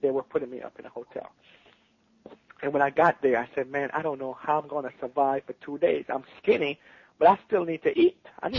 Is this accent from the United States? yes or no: no; Jamaica; moved away; when I came from Jamaica